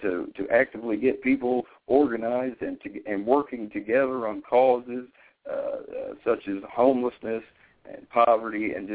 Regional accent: Cincinnati, Ohio, United States; I'm from Cincinnati, Ohio, actually right outside of Cincinnati, Ohio.

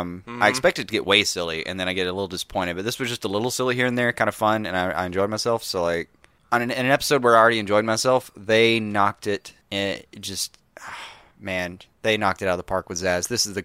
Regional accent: Alabama, United States; By the way, we're from Alabama, so

